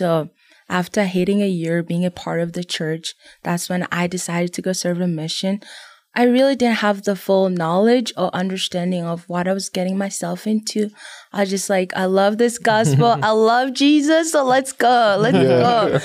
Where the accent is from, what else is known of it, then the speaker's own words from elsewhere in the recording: Kentucky, United States; So I'm from Kentucky, but originally from Africa. I have 5 siblings, including myself. My whole family live in Kentucky. I'm here in Utah, going to BYU